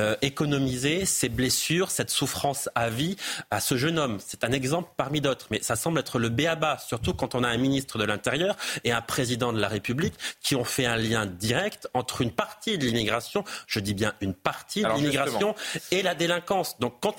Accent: France

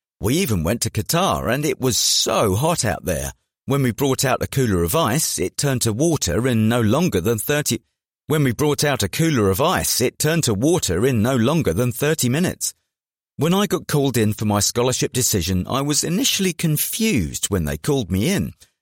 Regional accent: London, United Kingdom; I grew up in the Leighton area of East London, and my family background is that my dad is Jamaican and my mum is Malaysian and English.

